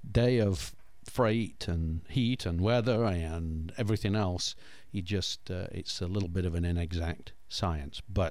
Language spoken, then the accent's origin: English; United Kingdom; You know, I'm British. We overcook the meat.